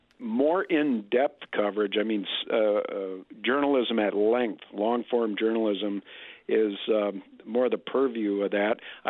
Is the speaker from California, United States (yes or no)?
no; Green Bay, Wisconsin, United States; I grew up in Green Bay, and I was just yesterday I went out and took a little walk up here in Vilas County.